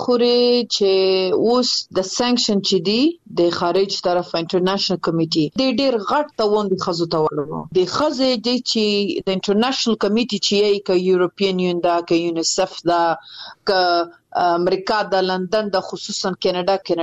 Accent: Afghanistan; په افتخار يم چې زه د افغانستان يم زه دی وطن يم

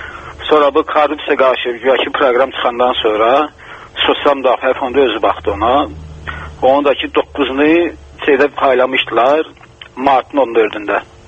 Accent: Davachi, Shabran District, Azerbaijan; born there; Mən Dəvəşdə doğulmuşam.

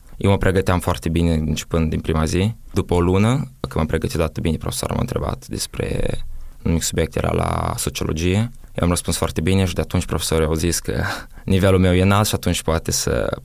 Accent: Moldova; Când ei știau că eu sunt din Moldova și când a început războiul în Ucraina

